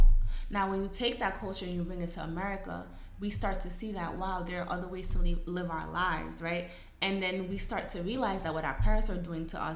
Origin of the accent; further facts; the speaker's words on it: Guinea; I'm from Guinea. It's a huge thing for us.